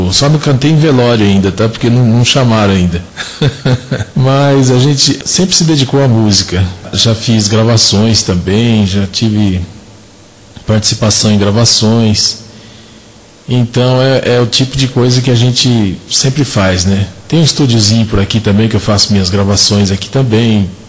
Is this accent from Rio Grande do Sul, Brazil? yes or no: no; São Paulo, Brazil; also born or lived in Ouro Fino; Eu sou nascido em Minas, sou mineiro, mineiro lá de Ourofino. Sou nascido no sul de Minas, em Ourofino, e vim para São Paulo ainda muito pequeno para fazer os meus estudos aqui, né? Estudei no Colégio Padre Chico